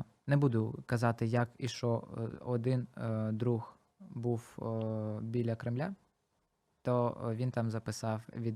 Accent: Crimea, Ukraine; Так, ми кримчани. Кримці.

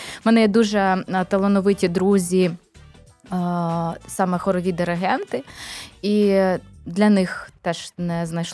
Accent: Chernihiv, Chernihiv Oblast, Ukraine; now in Kyiv, Ukraine; Ну, живу ж я тут. Але родом з Чернігова, так і кажу.

